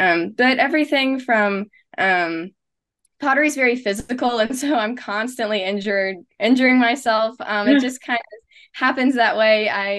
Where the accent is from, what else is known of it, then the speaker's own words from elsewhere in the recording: the South, United States; And I grew up in the South.